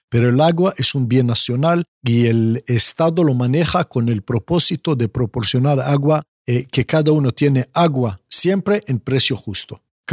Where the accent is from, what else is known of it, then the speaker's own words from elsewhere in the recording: Israel; Yo cuando crecí en Israel, en los años 70, 80, la agua fue obsesión